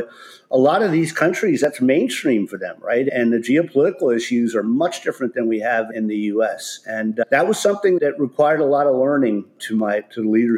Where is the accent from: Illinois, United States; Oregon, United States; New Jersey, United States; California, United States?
New Jersey, United States; I grew up in North Jersey and went to school in Providence, Rhode Island, and majored in accounting.